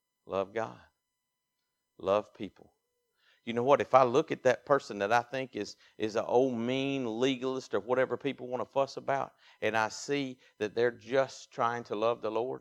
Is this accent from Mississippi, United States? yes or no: yes; Mississippi, United States; Man spoke English better than I do. I'm from Mississippi.